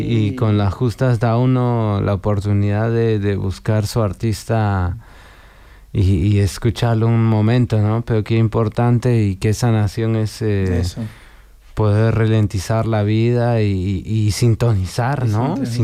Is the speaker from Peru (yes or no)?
yes; Peru; Vamos con algo de mi tierra querida, Perú. Espero en mayo estar ya dando vueltas por ahí.